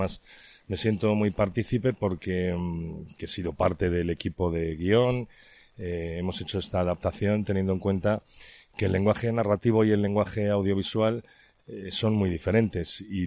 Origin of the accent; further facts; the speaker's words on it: Valladolid, Castile and León, Spain; los que tenemos el privilegio de contar con un altavoz y somos de Valladolid, tenemos esta obligación, entre comillas, de hacer alarde de nuestra tierra